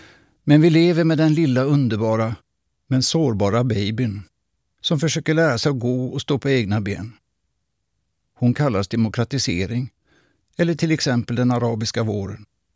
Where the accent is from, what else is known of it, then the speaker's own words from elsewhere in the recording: Gothenburg, Västra Götaland County, Sweden; born there; Hänger du med så tar jag dig i handen på en vandring till min födelsestad Göteborg.